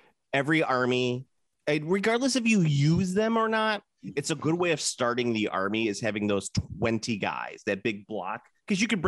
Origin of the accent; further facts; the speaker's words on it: United States; I am American.